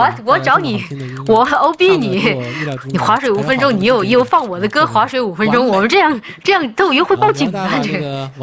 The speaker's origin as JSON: {"language": "Chinese", "region": "Chongqing", "country": "China", "said": "我是重庆人嘛，我们那边说话很多带儿化音的"}